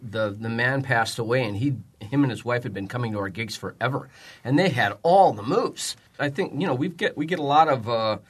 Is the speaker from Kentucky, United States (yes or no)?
no; Milwaukee, Wisconsin, United States; now in Fond du Lac, United States; I live up near Fond du Lac now. But, yeah, we're basically all from the Milwaukee area.